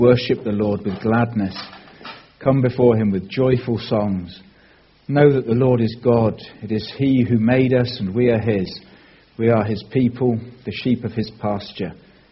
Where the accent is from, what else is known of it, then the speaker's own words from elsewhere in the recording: United Kingdom; We're British people, we're great